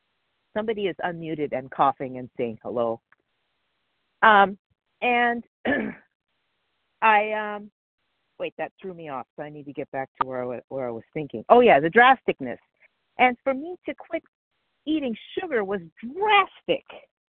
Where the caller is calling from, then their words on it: Palmdale, California, United States; I'm calling from Palmdale, California.